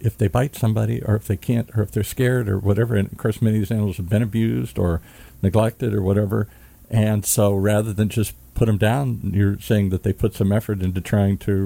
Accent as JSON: {"language": "English", "region": "Michigan", "country": "United States", "tie": "born or raised there", "said": "I grew up in Michigan."}